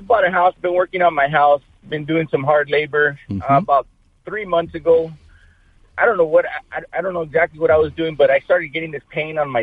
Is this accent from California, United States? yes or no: yes; Oxnard, California, United States; I grew up in Oxnard.